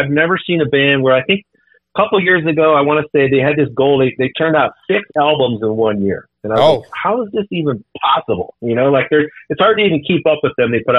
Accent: Cleveland, Ohio, United States; growing up in Cleveland, the music scene was so incredible there.

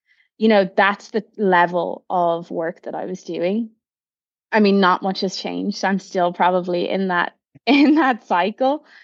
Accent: Rathfarnham, County Dublin, Ireland; now in New York, United States; Yeah, so I'm from Rathfarnham in Dublin, and I was always, you know, I always loved hard work, that's for sure.

